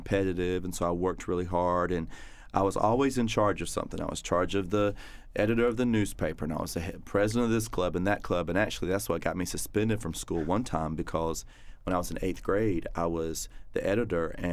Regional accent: North Carolina, United States; I grew up in the country, eastern North Carolina, down a dirt road, and all my life I just wanted to travel and see the world

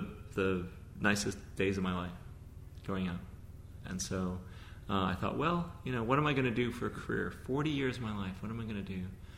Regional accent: Honolulu, Hawaii, United States; I was raised on St. Louis Heights as a boy. And more importantly for the people who are listening, I went to University Lab School as a school student.

